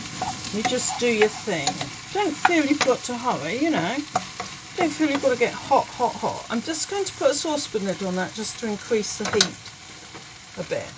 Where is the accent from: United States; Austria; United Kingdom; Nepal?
United Kingdom; But I'm British, so I don't get off that.